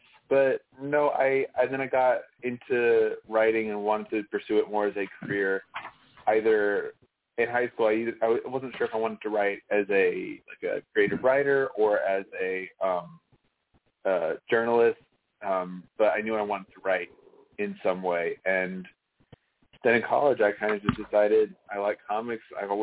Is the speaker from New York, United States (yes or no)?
no; Oklahoma, United States; also born or lived in Japan; I'm from Oklahoma originally. Like, that's just where my whole family's from here, both sides. But I grew up, spent most of my time growing up overseas on a military base.